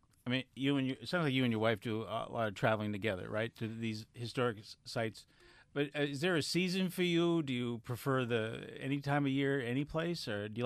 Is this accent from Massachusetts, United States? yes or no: yes; Massachusetts, United States; Because when I was growing up, and I grew up in Massachusetts